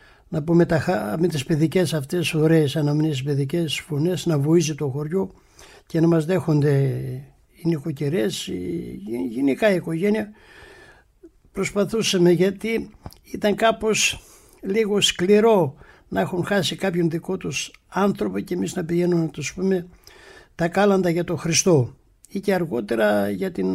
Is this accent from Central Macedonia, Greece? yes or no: no; Karitsa, Epirus, Greece; από τα παιδικά χρόνια στην ιδιαίτερη πατρίδα μου εκεί και στην ευρύτερη περιοχή, στην Καρίτσα Ιωαννίνων